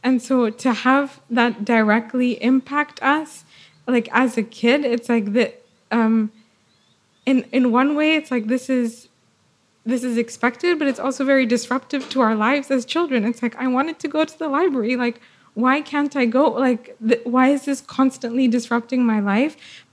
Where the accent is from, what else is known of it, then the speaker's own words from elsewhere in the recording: Jakarta, Indonesia; growing up in Jakarta, we grew up with floods.